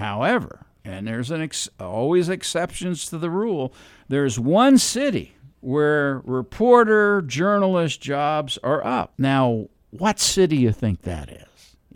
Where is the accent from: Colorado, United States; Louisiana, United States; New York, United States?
New York, United States; New York City; New York City, and I'm from New York originally, it's been Democrats so long.